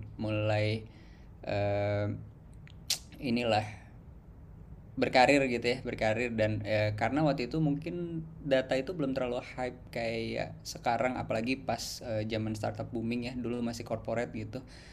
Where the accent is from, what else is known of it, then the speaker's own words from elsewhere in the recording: Jakarta, Indonesia; saya dari SD sampai SMA di Jakarta gitu ya, terus mulai merantau tuh pas kuliah sebenarnya, merantau tuh juga nggak jauh-jauh banget di Jogja gitu